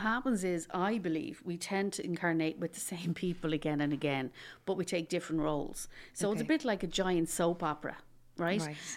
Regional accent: Dublin, Leinster, Ireland; I'm from Dublin originally.

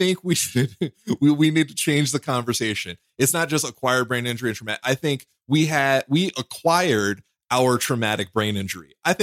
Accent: Los Angeles, California, United States; So I grew up in California, right?

